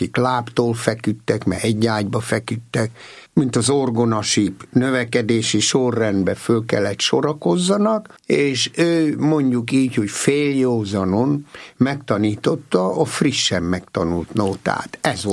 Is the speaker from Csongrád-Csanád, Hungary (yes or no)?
no; Budapest, Hungary; born there; Budapesten születtem, a belvárosban, édesanyám viszont Kunhegyesen, és meg is maradt Kunhegyesinek. Édesapám Sőregen, Gömör megyében, ez Szlovákiához tartozik, akkoriban Csehszlovákiához